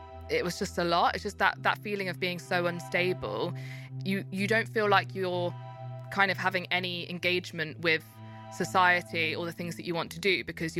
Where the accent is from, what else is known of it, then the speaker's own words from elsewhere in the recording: Leicester, East Midlands, United Kingdom; now in London, United Kingdom; I am from Leicester. Couldn't go back to Leicester